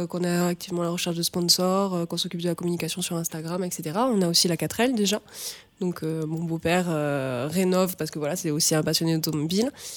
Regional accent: Montauban, Occitanie, France; born there; J'ai 22 ans, je suis née à Montauban.

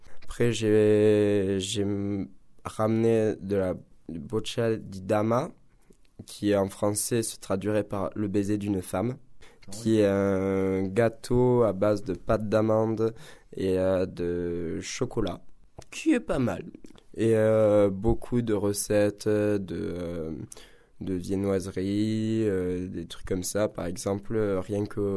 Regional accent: La Tour-sur-Sorgue, Occitanie, France; C'est en Aveyron, c'est à La Tour-sur-Sorgue, dans mon village natal.

